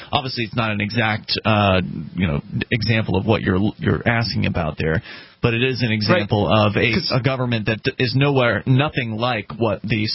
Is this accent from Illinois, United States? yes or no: no; Florida, United States; I'm from Florida originally. I enjoyed growing up in Florida. It was a good place to grow up. But I'm glad I'm gone from there